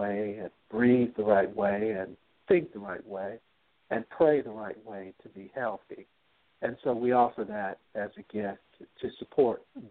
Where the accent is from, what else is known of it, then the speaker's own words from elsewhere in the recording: Compton, California, United States; Well, the biggest thing was I grew up in Southern California, in Compton, California, and I had asthma as a kid